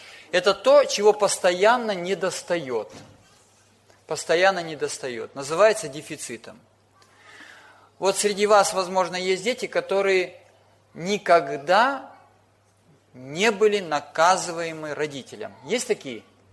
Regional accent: Kazakhstan; можно сказать, я с Урала, если по объединениям судить, вообще с Казахстана.

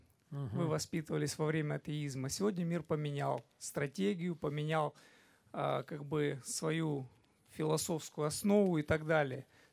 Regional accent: Adler, Krasnodar Krai, Russia; я из Адлера, вчера представлялся.

